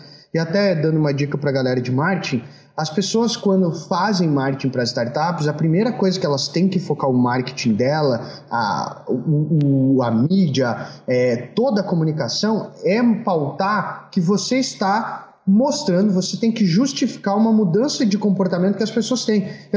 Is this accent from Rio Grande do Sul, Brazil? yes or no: yes; Rio Grande do Sul, Brazil; born there; now in São Carlos, Brazil; Eu nasci no Rio Grande do Sul, mas quando as pessoas me perguntam onde é que eu moro, eu digo que eu moro na poltrona 17A.